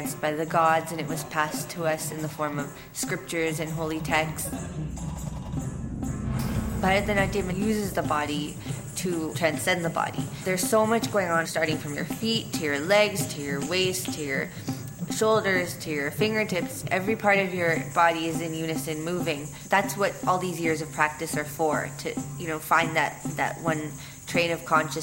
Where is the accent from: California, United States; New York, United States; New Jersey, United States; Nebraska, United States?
California, United States; Los Angeles; I'm from Los Angeles. I was born and brought up here.